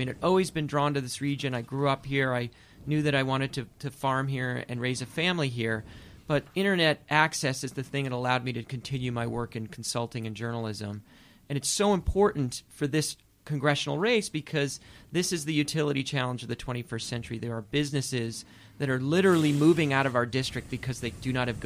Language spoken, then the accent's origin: English; Hudson, United States; I was born in Hudson on the hospital on the hill, not too far from here, and went to Hudson High School.